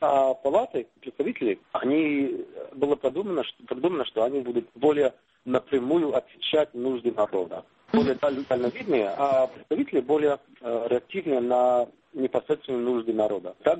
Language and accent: Russian; New York, United States; Например, я из Нью-Йорка, да, я родом из Нью-Йорка